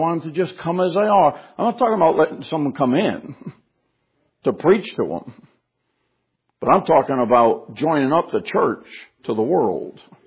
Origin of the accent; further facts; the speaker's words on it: Connecticut, United States; also born or lived in Massachusetts; You know, where I grew up in Connecticut and where I was born in Massachusetts, all of New England is filled with rocks.